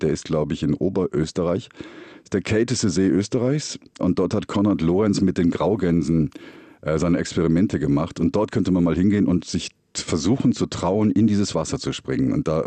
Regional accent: Germany; now in Vienna, Austria; ich bin in Deutschland unter Tage aufgewachsen.

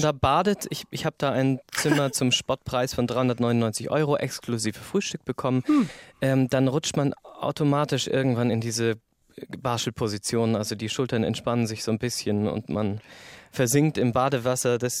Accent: Osnabrück, Lower Saxony, Germany; now in Hamburg, Germany; Mittlerweile ist es Hamburg schon geworden, auch wenn ich immer wieder aus Hamburg raus muss. Ich wohne ja seit 13 Jahren hier, aber Osnabrück ist irgendwie immer noch meine Heimat.

